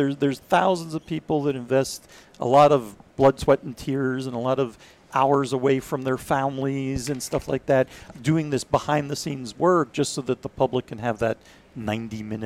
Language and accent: English; Israel; moved away; also born or lived in Philadelphia; And so we moved to Israel, and I grew up there, did military service there, went through a couple of wars there.